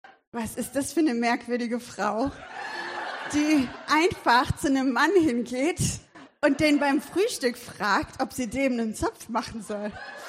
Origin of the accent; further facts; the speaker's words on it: Wuppertal, North Rhine-Westphalia, Germany; Ich komme eigentlich aus Wuppertal, die beste Stadt der Welt.